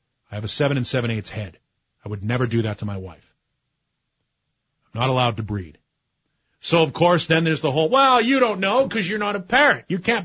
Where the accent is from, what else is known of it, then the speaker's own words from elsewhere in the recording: Northeast, United States; I grew up in the Northeast.